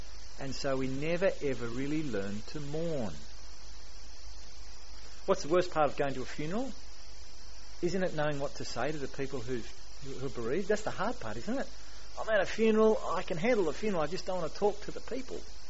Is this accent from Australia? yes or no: yes; Australia; I think as Australian people, mourning is something that we don't do.